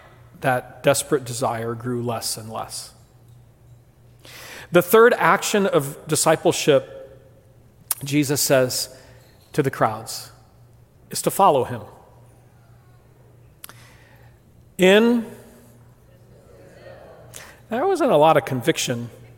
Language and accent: English; Brazil; I had a long history of growing up in Brazil, in high school.